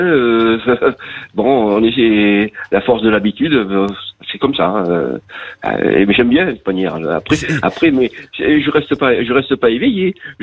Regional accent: Bergerac, Nouvelle-Aquitaine, France; Moi, je suis originaire de Bergerac, hein.

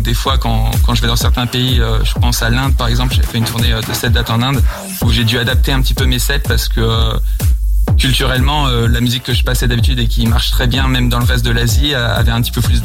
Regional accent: Brittany, France; Et je suis breton, donc j'ai essayé de créer un nouveau nom

